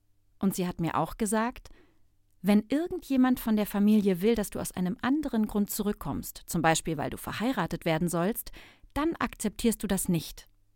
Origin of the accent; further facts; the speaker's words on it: Ankara, Turkey; Ich komme aus der Türkei, aus einer kleinen Stadt in der Nähe von Ankara. Ich bin 32 Jahre alt